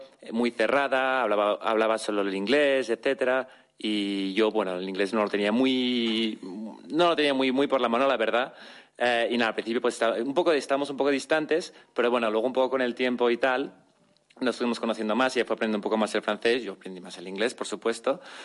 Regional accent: Barcelona, Catalonia, Spain; yo soy de Barcelona y Sharvari sea de la India.

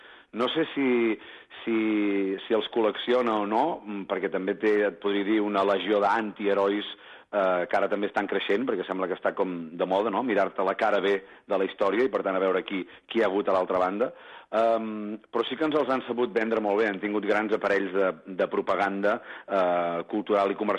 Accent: Besalú, Catalonia, Spain; born there; No, jo soc de Girona, soc de les comarques de Girona, soc nascut a Besalú, que és La Garrotxa

